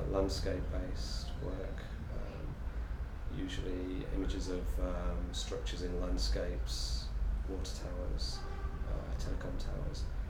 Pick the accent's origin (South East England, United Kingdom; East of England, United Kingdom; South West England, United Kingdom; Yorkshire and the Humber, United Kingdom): Yorkshire and the Humber, United Kingdom; Leeds; 39, and I'm from Leeds, West Yorkshire.